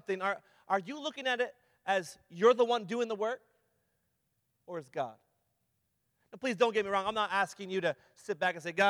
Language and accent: English; Ottawa, Ontario, Canada; I'm actually from Ottawa. I go to a church called Community Pentecostal Church.